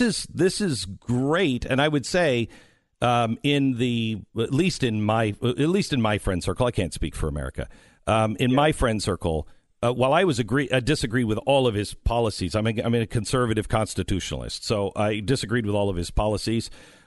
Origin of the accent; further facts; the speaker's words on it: Seattle, Washington, United States; I grew up in Seattle